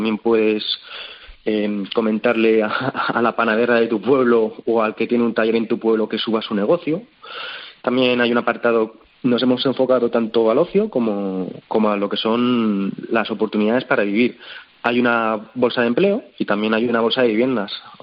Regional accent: Madrid, Community of Madrid, Spain; yo nací en Madrid y he vivido en Madrid, pero todas mis familias son de dos pueblos de Segovia.

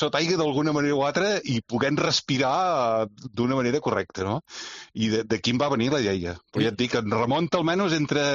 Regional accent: Catalonia, Spain; sempre jo sóc de la zona aquesta del nord de Cap de Creus, o sigui, sóc de l'Alt Empordà.

